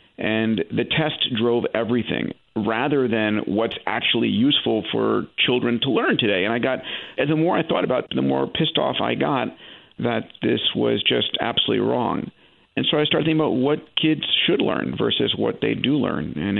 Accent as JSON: {"language": "English", "region": "New York", "country": "United States", "tie": "born or raised there", "said": "So I grew up, as you begin the story, growing up in New York. Parents both immigrated from Greece, and I was expected to be a physician."}